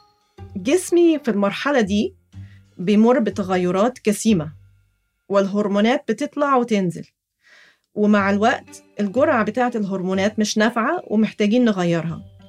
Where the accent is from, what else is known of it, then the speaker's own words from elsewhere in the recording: Egypt; وأنا كمصرية أصيلة ما عملتش حساب المستقبل إطلاقاً